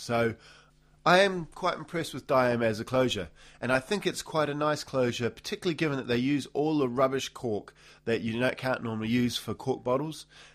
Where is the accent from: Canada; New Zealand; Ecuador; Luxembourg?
New Zealand; As a fanboy of New Zealand wine, being a Kiwi that is, I'm pleased that Tesco is listing more New Zealand stuff.